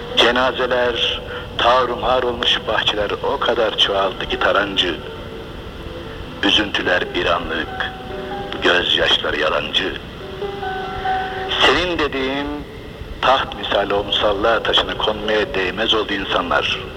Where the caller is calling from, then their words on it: Ankara, Turkey; Ben Ankara'dan, bu şiirin yazarı